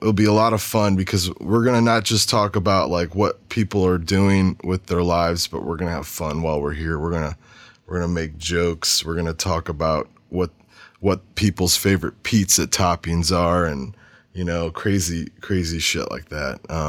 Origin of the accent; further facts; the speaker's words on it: Illinois, United States; now in St. Louis, United States; So I was born by … And I was brought up in Illinois in a small town called Belle Vegas, Illinois. To all you listeners out in the ill side, represent.